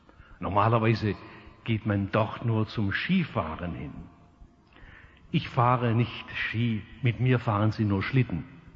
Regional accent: Stuttgart, Baden-Württemberg, Germany; Ich sagte, ich komme aus Stuttgart.

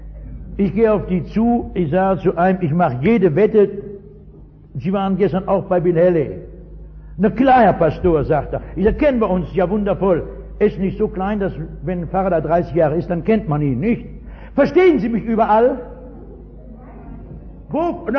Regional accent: Essen, North Rhine-Westphalia, Germany; Washington, New York, Hongkong oder das Ruhrgebiet, wo ich herkomme.

